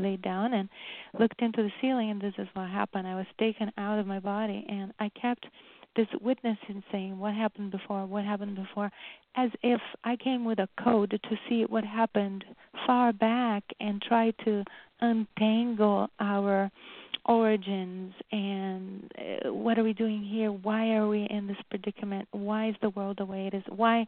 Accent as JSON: {"language": "English", "region": "Rio de Janeiro", "country": "Brazil", "tie": "born or raised there", "second_language": "English", "moved": "as an adult", "lives_now": "United States", "said": "No, I'm Brazilian-born. I was born in Rio de Janeiro."}